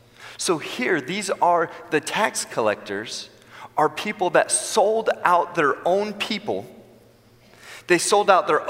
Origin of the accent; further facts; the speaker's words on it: California, United States; now in San Diego, United States; we grew up in the Bay Area and then moved to San Diego.